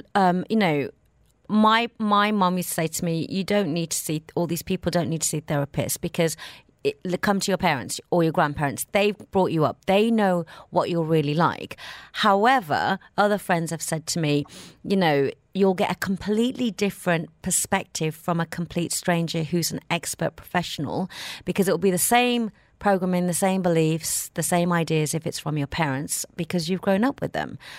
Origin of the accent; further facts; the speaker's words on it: England, United Kingdom; Growing up in England in an Indian family, nobody went to therapy.